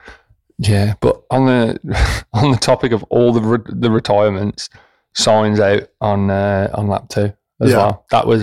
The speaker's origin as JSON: {"language": "English", "country": "Australia", "said": "being an Aussie"}